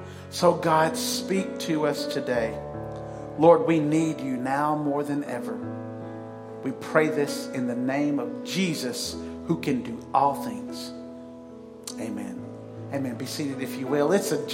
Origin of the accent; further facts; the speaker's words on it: Huntsville, United States; we had a Sunday morning routine where I grew up in Huntsville. We attended Jackson Way Baptist Church there.